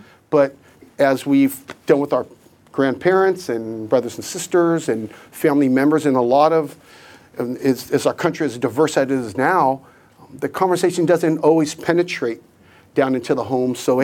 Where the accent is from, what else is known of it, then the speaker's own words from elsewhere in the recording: Oakland, California, United States; I grew up the street from Highland my entire life, born and raised in Oakland.